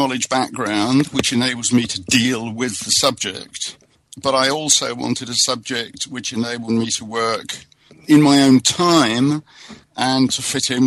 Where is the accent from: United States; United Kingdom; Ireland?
United Kingdom; London; I'm originally from London.